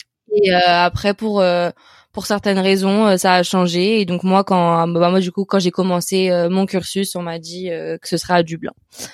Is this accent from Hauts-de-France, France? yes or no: no; Paris, Île-de-France, France; also born or lived in Brest; Moi, de base, je suis née à Brest, mais j'ai vécu toute ma vie à Paris, donc voilà.